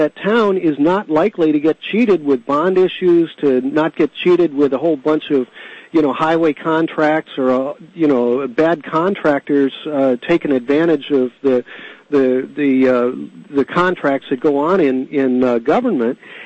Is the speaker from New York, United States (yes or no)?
no; St. Louis, Missouri, United States; when I was brought up in St. Louis, we had driver's ed in our high school.